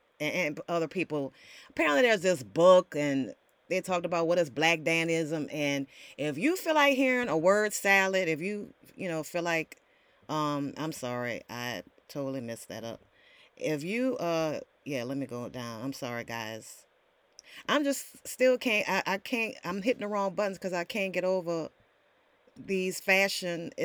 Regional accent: New Orleans, Louisiana, United States; I come originally from New Orleans, Louisiana, pretty fashionable city.

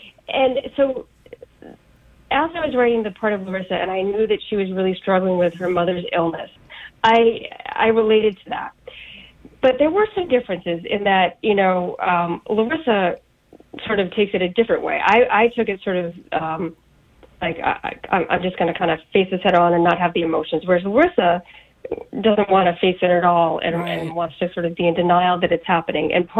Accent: Massachusetts, United States; Yeah, so again, I grew up on the water. I grew up on the North Shore of Boston.

